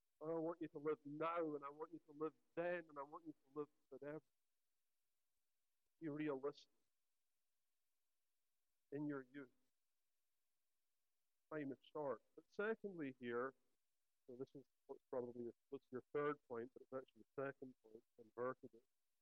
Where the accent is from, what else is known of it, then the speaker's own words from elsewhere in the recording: Scotland, United Kingdom; I come from Scotland, but in Scotland, it's a bit further north, so summer night is beautiful.